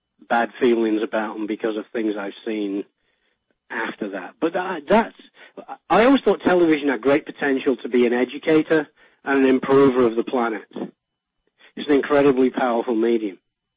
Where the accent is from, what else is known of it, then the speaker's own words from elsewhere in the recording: England, United Kingdom; born there; When I was a child, I was born in 1955 in England